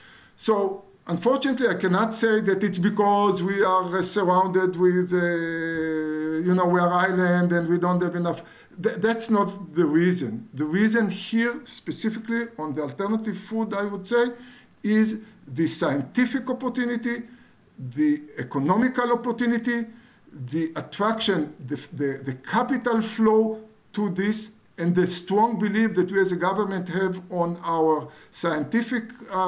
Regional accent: Israel; and I grew up, I was born here in Israel

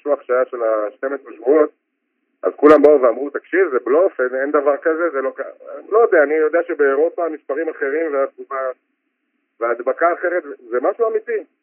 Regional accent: Jerusalem, Jerusalem District, Israel; אנחנו חולים על במיה, אנחנו ירושלמים

